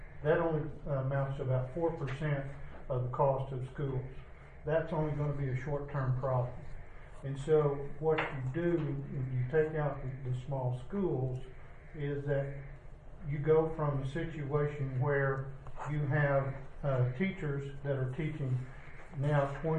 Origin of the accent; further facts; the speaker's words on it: Oklahoma, United States; I grew up in Seminole County, graduated from Lyman High School. I'm a small businessman. I'm an attorney there in Wewoka, and that's where my roots are.